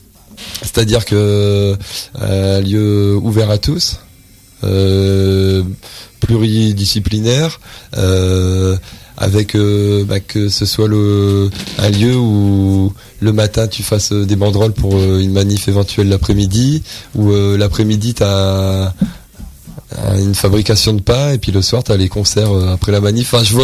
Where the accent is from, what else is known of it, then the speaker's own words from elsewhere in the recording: Arras, Hauts-de-France, France; Alors enfin moi je suis d'Arras dès le départ quoi. Je suis né ici